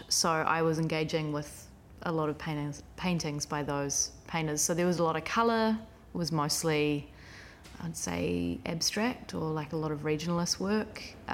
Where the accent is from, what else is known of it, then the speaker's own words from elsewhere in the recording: Russell, Northland, New Zealand; I grew up in Koro Rareka, Russell, so it wasn't far away.